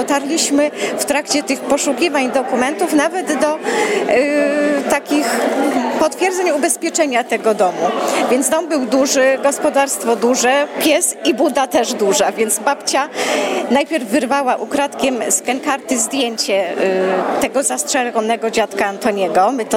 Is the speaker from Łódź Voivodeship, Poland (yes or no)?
no; Lesser Poland, Poland; Akurat ja jestem spod Krakowa.